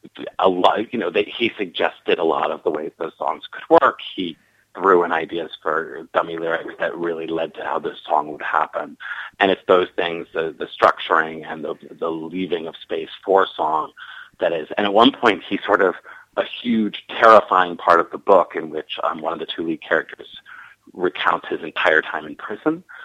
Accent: Philadelphia, Pennsylvania, United States; I grew up in Philadelphia

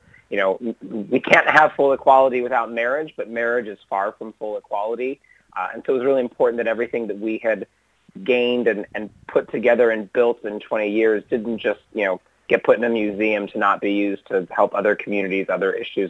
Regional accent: California, United States; also born or lived in New York; I was living in New York. I'm from California originally.

